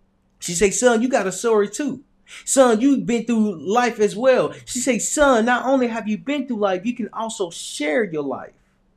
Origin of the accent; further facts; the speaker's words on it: Little Rock, Arkansas, United States; because I'm from Little Rock, Arkansas.